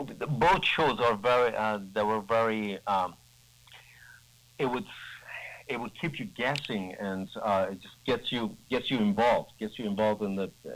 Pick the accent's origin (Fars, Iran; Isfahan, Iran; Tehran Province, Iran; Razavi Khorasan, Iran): Razavi Khorasan, Iran; Mashhad; And what my advantage is that I grew up there. I was born in Mashhad.